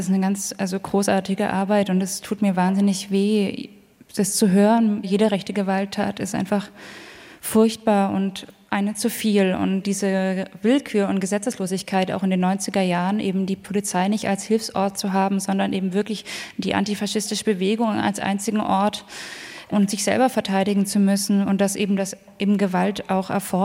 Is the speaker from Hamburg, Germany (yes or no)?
no; Ludwigsburg, Baden-Württemberg, Germany; born there; Ich bin ja 1992 in Ludwigsburg geboren